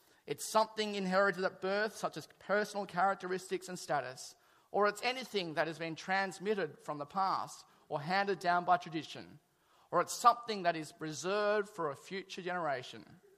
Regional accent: Crows Nest, New South Wales, Australia; born there; I was born in May 1975 in a run-down Catholic nunnery hospital in Crow's Nest.

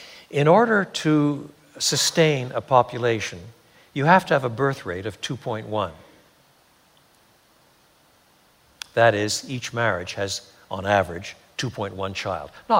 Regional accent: Quebec, Canada; I was brought up in French Canada. French Canada was extraordinarily Catholic when I was a boy.

